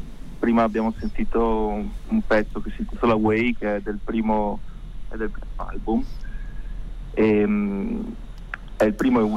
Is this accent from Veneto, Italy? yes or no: yes; Veneto, Italy; Io sono di Coragliano Veneto